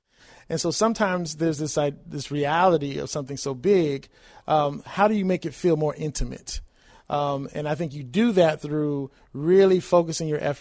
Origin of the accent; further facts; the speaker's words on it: Detroit, Michigan, United States; also born or lived in New Mexico / England / South Carolina; My father joined the military in the early 70s, so I'm a military brat. So I claim Detroit, but I was born in New Mexico. I lived in England for close to 10 years, and then we ended up in South Carolina in the mid-80s.